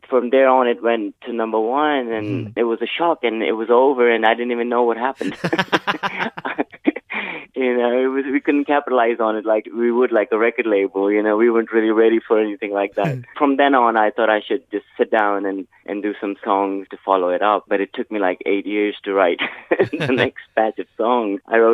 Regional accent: Pakistan; And I'm this kid from Pakistan.

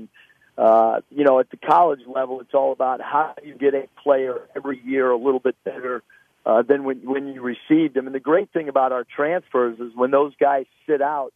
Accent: San Diego, California, United States; growing up in San Diego, California, I was a big Rebel fan

